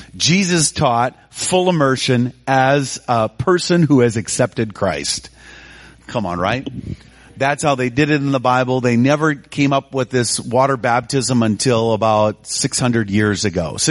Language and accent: English; United States; I'm an American to the bone, okay?